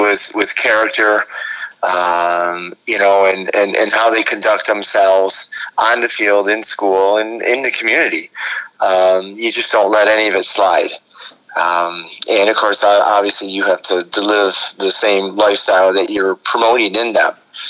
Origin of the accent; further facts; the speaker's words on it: Rochester, New York, United States; Well, I actually went to Wayne Central through my sophomore year. Then we moved into the city, and I went to John Marshall. And that's when I joined the Rochester Mavericks Traveling Club.